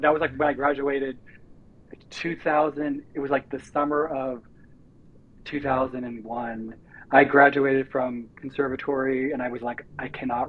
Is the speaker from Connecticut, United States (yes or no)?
no; Missouri, United States; And so I'm originally from Missouri. And so when I think of the sort of like the religion that is present where I am from, it is more of like this Pentecostal, you know, speaking in tongues, otherworldly aspect of things.